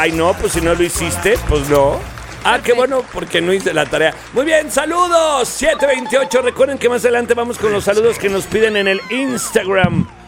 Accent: León, Guanajuato, Mexico; toda la banda de León, Guanajuato, de los 40 León, mi tierra.

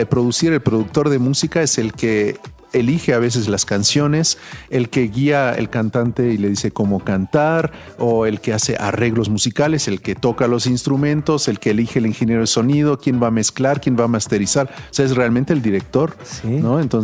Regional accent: France; Spanish is a second language; now in Mexico; yo llegué con mi disco, yo vivía en Francia, sí, yo era, yo soy francés.

